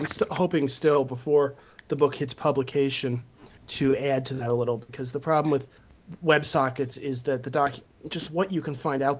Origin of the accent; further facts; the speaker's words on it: Boston, Massachusetts, United States; So let's see. I grew up in Boston.